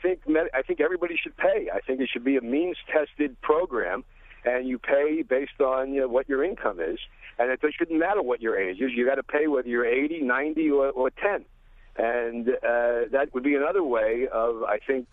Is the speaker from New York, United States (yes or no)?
yes; Woodmere, New York, United States; I'm from Woodmere